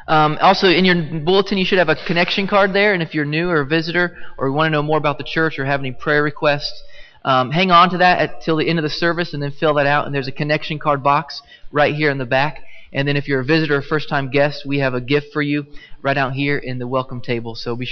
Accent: Ohio, United States; because I'm from Ohio, and LeBron James is from Ohio

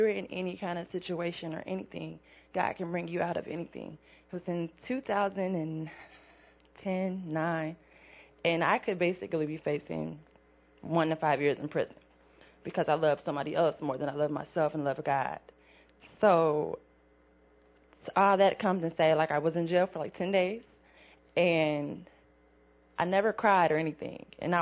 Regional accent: Dayton, Ohio, United States; I'm not from here, I'm from Dayton.

